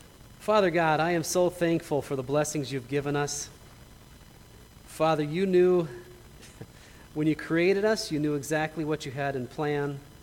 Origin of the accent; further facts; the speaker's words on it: Minnesota, United States; My oldest daughter, Angel, she's actually married and she lives back in Minnesota, my home state.